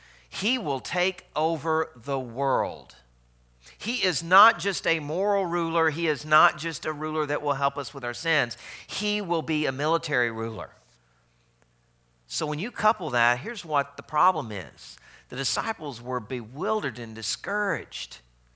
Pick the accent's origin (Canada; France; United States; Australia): United States; the South; you're going to look at it as I did as a Southerner